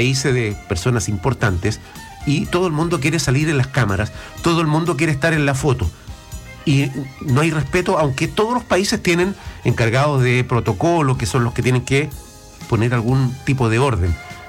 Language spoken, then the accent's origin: Spanish; Chile; como, primero, sudamericanos, como chilenos y chilenas